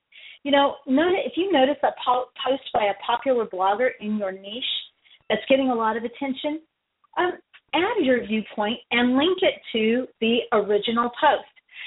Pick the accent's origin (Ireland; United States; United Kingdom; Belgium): United States; Del Rio, Texas; it's actually 10 things to do in my hometown of Del Rio